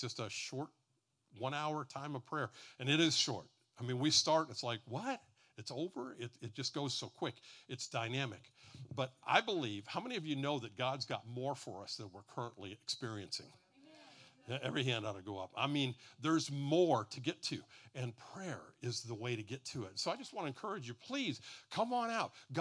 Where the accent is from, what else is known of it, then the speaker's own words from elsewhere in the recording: Streetsboro, Ohio, United States; Hey, I'm from Streetsboro.